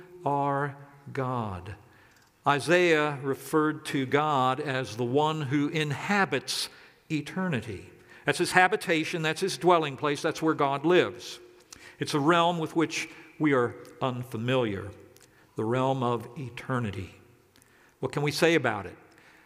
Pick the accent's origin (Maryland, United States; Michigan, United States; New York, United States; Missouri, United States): Maryland, United States; Silver Spring; Growing up in Silver Spring in the 50s and 60s, I didn't grow up in a religious home